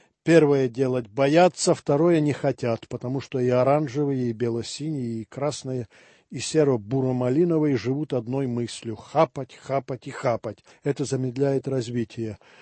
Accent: Moscow, Russia; Мы, москвичи, пережили Московскую Олимпиаду 80-го года.

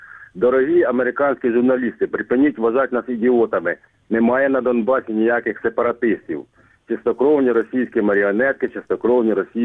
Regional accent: Cherkasy Oblast, Ukraine; Я з Черкащини, в нас не було виборів, да.

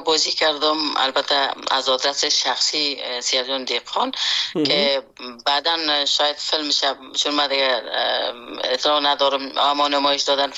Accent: Afghanistan; born or raised there

